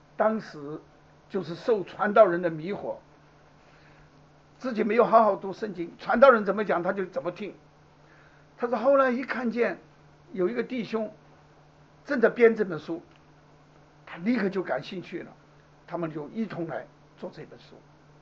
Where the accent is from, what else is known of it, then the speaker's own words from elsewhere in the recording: China; 我们从大陆来的人